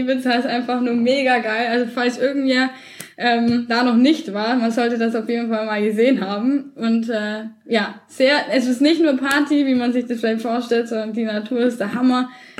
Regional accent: Augsburg, Bavaria, Germany; was kann ich denen schon über Augsburg, meine Heimatstadt, erzählen? Nicht so viel. Ich war da zwar mein Leben lang

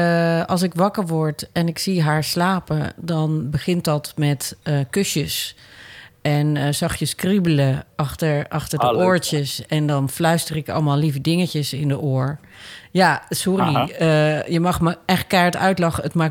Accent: Rotterdam, South Holland, Netherlands; Ik kom uit Rotterdam, dus dat is echt een beduidend stukje langer rijden.

